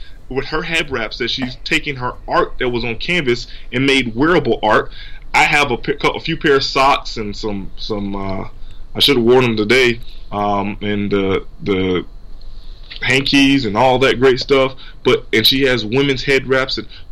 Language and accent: English; Miami, Florida, United States; Because I'm originally from Miami, and I have a lot of connections there